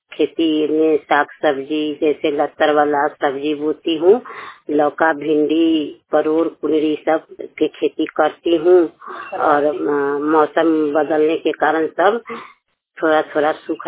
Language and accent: Hindi; Ghoron Kothiya, Bihar, India; ग्राम घोरों कोठिया थाना दरियापुर पंचायत अकबरपुर के रहने वाली हूँ।